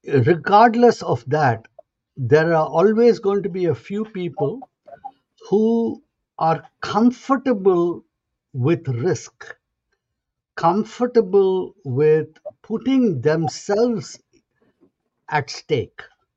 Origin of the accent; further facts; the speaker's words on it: Mumbai, Maharashtra, India; born there; Yeah, I was born in Mumbai, yeah.